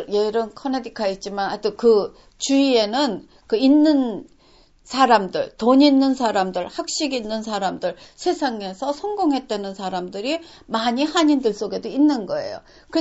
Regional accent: South Korea; now in United States; 우린 지금도 미국 사람이라고 자기를 얘기를 하지 않고 한국 사람이라고 얘기를 해요.

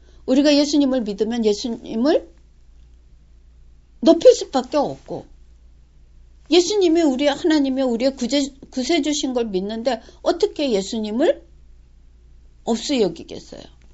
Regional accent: South Korea; now in United States; 우리는 지금 한국에서 태어나서 한국에서 살다가 미국으로 이민 왔고 또 일본에서 지금 사는 외국인들 아니 세상에 지금 많이 각국에 퍼져 있는 우리 한국 사람들 참 많습니다.

